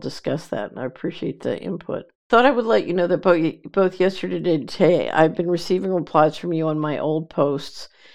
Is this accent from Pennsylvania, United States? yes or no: yes; Philadelphia, Pennsylvania, United States; Then a great question from Philly. I grew up in Philadelphia.